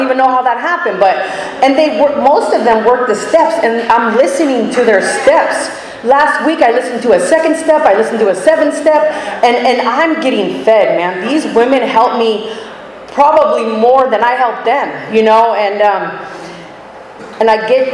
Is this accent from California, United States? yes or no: yes; California, United States; We come from Northern California.